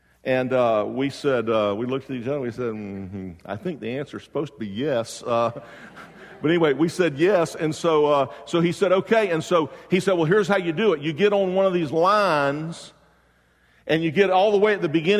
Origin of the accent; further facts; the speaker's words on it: Jacksonville, Florida, United States; I'm from Jacksonville, Florida. And I gave my life to Christ as a teenage boy.